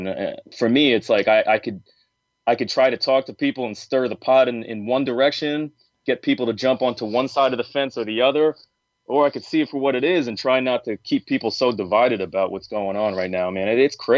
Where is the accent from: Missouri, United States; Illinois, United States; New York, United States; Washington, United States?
New York, United States; Long Island; I grew up in Long Island in New York